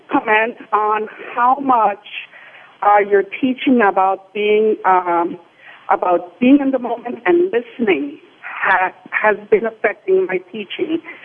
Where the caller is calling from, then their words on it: Gainesville, Florida, United States; I'm calling you from Gainesville, Florida.